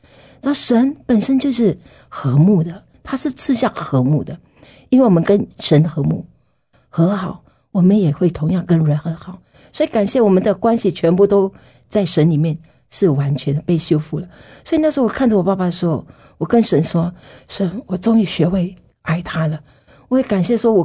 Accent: Fujian, China; accent: Minnan; 我们是福建人，就是讲闽南话这样，有一点接近这样

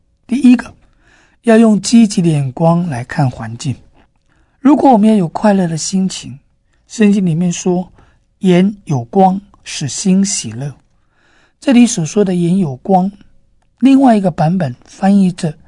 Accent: China; 我们中国人一向比较含蓄，虽然内心会感激对方，但也不太习惯把它说出来。

